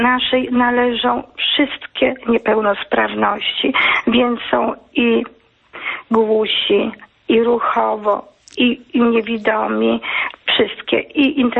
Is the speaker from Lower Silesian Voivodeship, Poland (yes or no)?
yes; Wrocław, Lower Silesian Voivodeship, Poland; ja jestem z Wrocławia